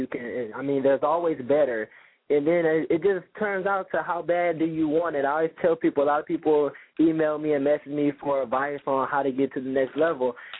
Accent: Compton, California, United States; just because I was raised in Compton, I was born here, doesn't mean I have to adapt to the lifestyle what goes on in Compton.

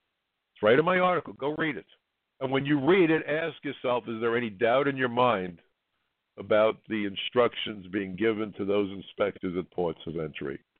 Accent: United States; But first and foremost, I'm an American.

